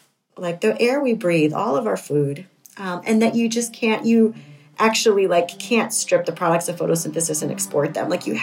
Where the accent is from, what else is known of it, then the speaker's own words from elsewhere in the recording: Florida, United States; But I grew up in near the Everglades in urban South Florida.